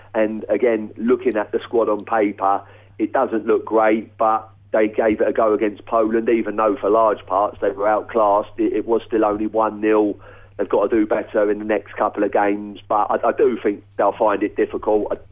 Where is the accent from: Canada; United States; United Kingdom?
United Kingdom; England; now in Ireland; I wasn't exactly popular among opposition players. Being an English boy out there, it was only Glen Torren fans who liked me.